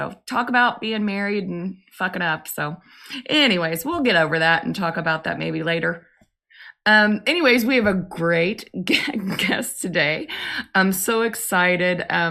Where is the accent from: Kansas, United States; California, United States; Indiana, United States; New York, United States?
Indiana, United States; No, we're from Indiana.